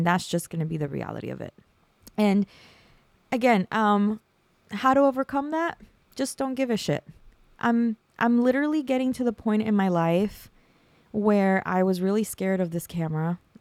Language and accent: English; California, United States; now in New Jersey, United States; I moved here because of my mother-in-law, and I came from California, and it was literally, I landed, my plane landed, and I saw Jersey for the first time.